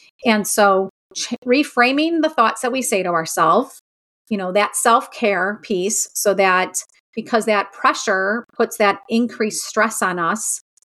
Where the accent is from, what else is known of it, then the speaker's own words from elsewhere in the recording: Ohio, United States; You know, I grew up in Northeast Ohio, so I am very close to Lake Erie.